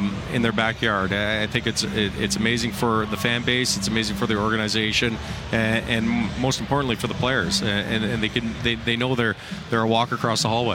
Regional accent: Victoria, British Columbia, Canada; growing up in Victoria, BC that never thought would be possible.

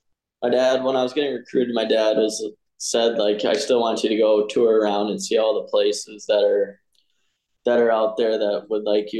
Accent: Eden Prairie, Minnesota, United States; And then when we moved to our house in Eden Prairie, my parents built a rink

